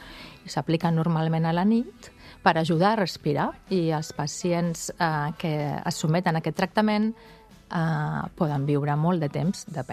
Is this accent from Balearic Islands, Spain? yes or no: no; Barcelona, Catalonia, Spain; jo soc de Barcelona, però anàvem tots els caps de setmana a Caldetes.